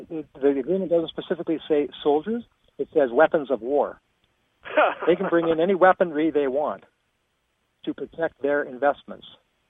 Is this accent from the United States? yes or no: no; Saskatchewan, Canada; born there; also born or lived in British Columbia; I was born in Saskatchewan, Kevin. I cheered for the Saskatchewan Roughriders, right? And then I moved to B.C., so I get to wave a different flag, and now it's the B.C. Lions.